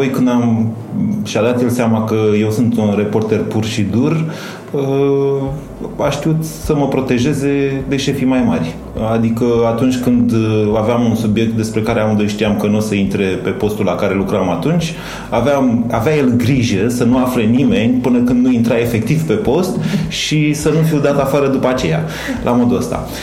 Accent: Oltenia, Romania; el o să consideră că eu sunt un oltean puțin serios

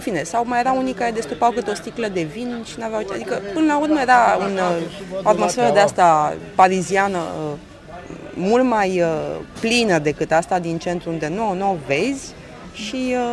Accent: Cluj-Napoca, Cluj County, Romania; În copilăria mea la Cluj era unul așa care avea o aură magică

